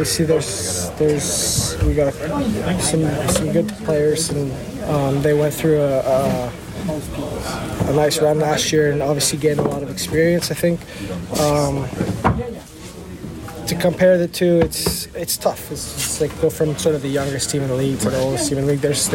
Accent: Toronto, Ontario, Canada; I think growing up in Toronto, I may have touched on that earlier in my time here, but being in Toronto, you're so close

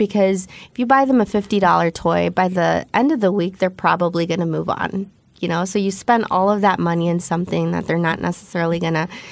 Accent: Kenosha, Wisconsin, United States; now in Franklin, United States; I'm originally from Kenosha. I live in Franklin.

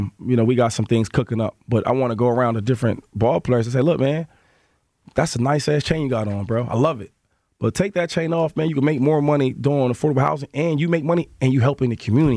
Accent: Harrisburg, Pennsylvania, United States; I was in my hometown, I want to say, 2 months ago. Now, check this story out. Now, mm-hmm. in Harrisburg, it's not a lot of superstars.

